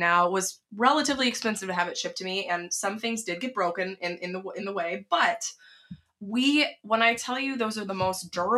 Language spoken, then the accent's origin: English; the South, United States; I'm from the South, and my mom and my grandma were like aghast when I said I am not registering for china.